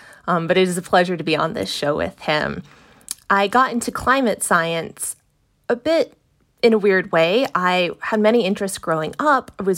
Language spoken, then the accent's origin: English; Midwest, United States; I grew up in the Midwest. My sister and I enjoyed tracking the tornadoes and the severe storms that would come through.